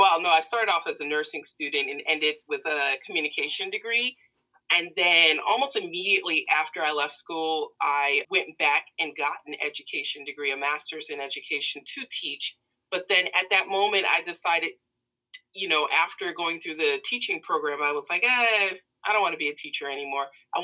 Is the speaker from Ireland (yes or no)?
no; Danbury, Connecticut, United States; also born or lived in Hartford; I'm from Danbury and Hartford, Connecticut.